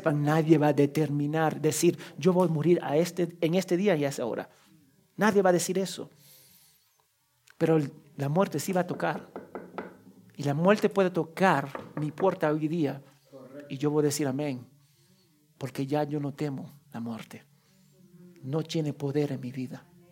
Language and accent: Spanish; New Jersey, United States; born there; Yo nací en Nueva Jersey